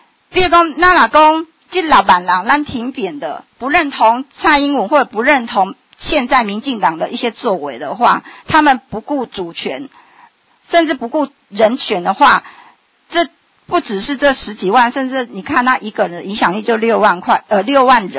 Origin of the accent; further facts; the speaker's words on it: Taiwan; 我们台湾人是很高的